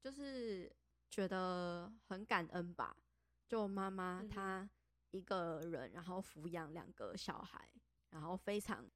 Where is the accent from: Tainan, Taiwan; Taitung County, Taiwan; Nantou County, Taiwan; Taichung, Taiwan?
Taichung, Taiwan; 小时候是最一开始幼稚园小班的时候是在阿公阿嬷家长大的，然后到中班之后我妈妈才把我接到台中那边去住。